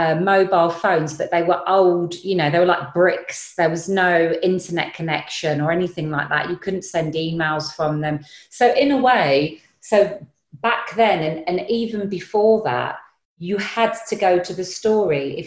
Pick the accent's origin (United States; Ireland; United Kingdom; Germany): United Kingdom; Southgate, London; I just thought, well, I'm from Southgate. I'm, you know, that's where I'm from. I grew up in London. I'm British.